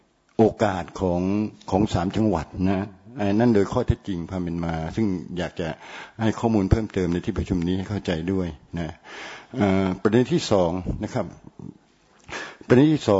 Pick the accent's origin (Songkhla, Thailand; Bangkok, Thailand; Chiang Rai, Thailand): Songkhla, Thailand; ผมในฐานะที่เป็นคนสงขลาด้วยขอยืนยันและข้อเห็นด้วยนะ